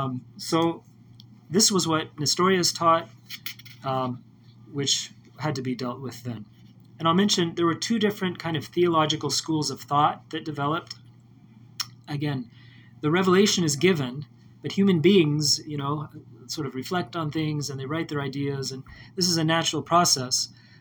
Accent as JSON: {"language": "English", "country": "United States", "said": "I mean, we're American, and we have this idea of separation of church and state."}